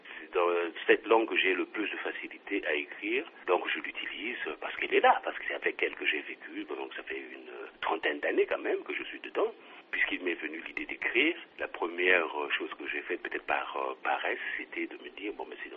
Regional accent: Brazzaville, Republic of the Congo; j'ai grandi un petit peu en ville et en partie au village. Parce que je suis né à Brazzaville, que mes parents habitaient Brazzaville, mais j'ai été faire mes classes au village.

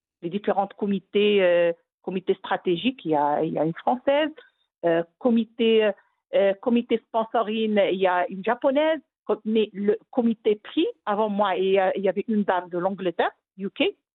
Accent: Morocco; Je suis fière de moi en tant que Marocaine.

